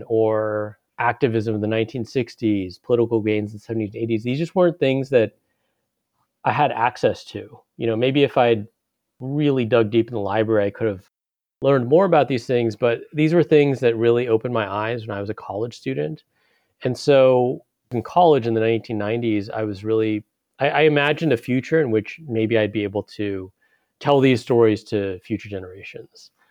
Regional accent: Urbana-Champaign, Illinois, United States; it seemed so exotic to me that I was from Urbana-Champaign.

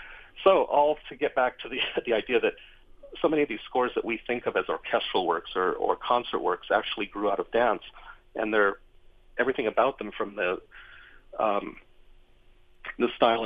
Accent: Los Angeles, California, United States; where I grew up in Los Angeles

